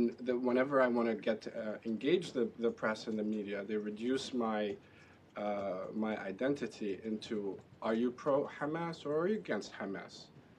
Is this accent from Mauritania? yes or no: yes; Mauritania; now in United States; I'm from Mauritania, for example.